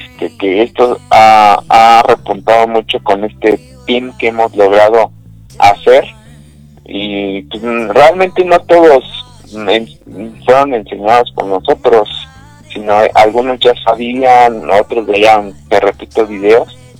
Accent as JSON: {"language": "Spanish", "country": "Mexico", "said": "tristemente entrábamos como mexicanos, no como nacionales peruanos"}